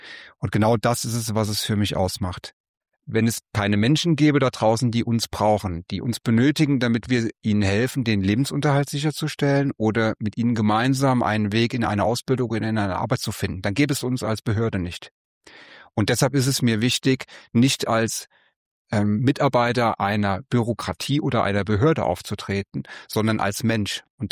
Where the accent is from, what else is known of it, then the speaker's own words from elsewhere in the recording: Bad Kreuznach, Rhineland-Palatinate, Germany; Ich bin hier in Kreuznach zur Schule gegangen